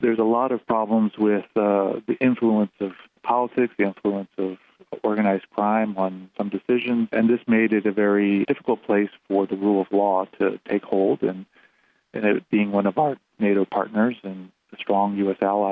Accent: United States; now in Albania; And I'm an American Department of Justice lawyer in Albania.

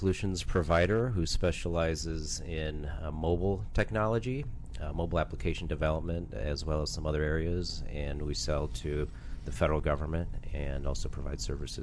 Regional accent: Chicago, Illinois, United States; I grew up in Chicago.

